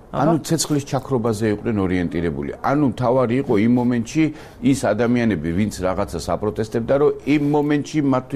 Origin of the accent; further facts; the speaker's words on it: Tbilisi, Georgia; მე ავლაბარში გაზდილი ვარ, იქ ხა ძალიან ბევრი მეგობარი მყავს, იქ გავიზარდე, ნუ ბავშვობა მთელი იქ არის და საკმაოდ კარგი ურთიერთობა მაქვს როგორც სომხებთან, ისე ადგილობრივ მოსახლეობასთან